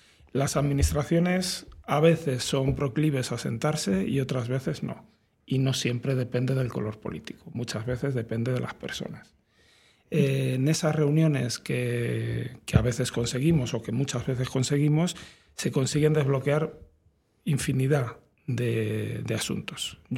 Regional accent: Madrid, Community of Madrid, Spain; Sí, soy madrileño, nací en el barrio de Moratalaz y hoy en día vivo en el ensanche de Vallecas.

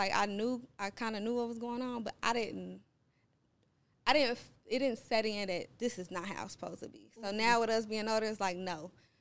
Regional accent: Chicago, Illinois, United States; I grew up on the South Side of Chicago. My life was not all glitter and gold.

